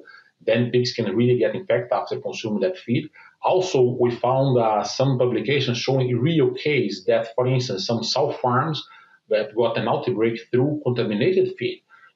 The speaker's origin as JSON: {"language": "English", "country": "Brazil", "second_language": "English", "said": "So I'm originally from Brazil."}